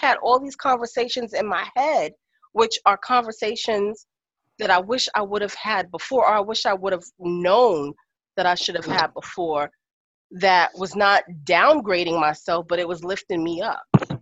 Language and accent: English; Queens, New York, United States; I came from Queens, from attending Catholic school to going to the Bronx to a public school. That was a culture shock.